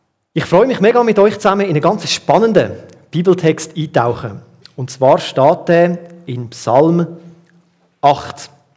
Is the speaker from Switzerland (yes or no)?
yes; Wohlen, Aargau, Switzerland; ich komme ursprünglich aus Wohlen, Kanton Aargau.